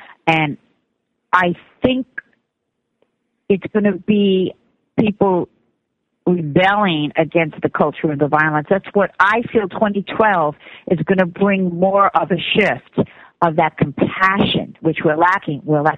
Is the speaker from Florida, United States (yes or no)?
no; New York, United States; I'm from Long Island.